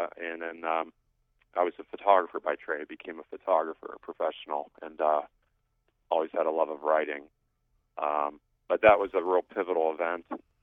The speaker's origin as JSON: {"language": "English", "town": "Niles", "region": "Ohio", "country": "United States", "tie": "born or raised there", "said": "And in my hometown of Niles, Ohio, had a book signing event, and I invited a teacher that I had in 11th grade in Niles, Ohio."}